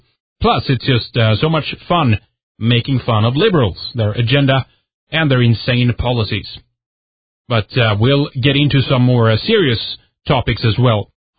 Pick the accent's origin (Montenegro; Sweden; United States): Sweden; English is a second language; from Sweden, and you are listening to Red Ice Radio.